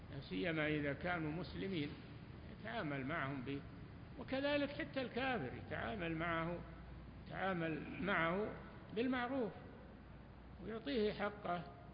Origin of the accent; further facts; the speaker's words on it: Taif, Makkah Province, Saudi Arabia; اسأل أهل الطائف، أنا من من أهل الطائف.